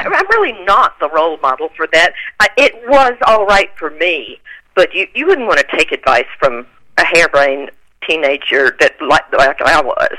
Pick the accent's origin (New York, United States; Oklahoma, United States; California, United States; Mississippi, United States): Mississippi, United States; now in Tennessee, United States; I was raised in Mississippi. I now live in Tennessee, and snow was just an occasional wonder.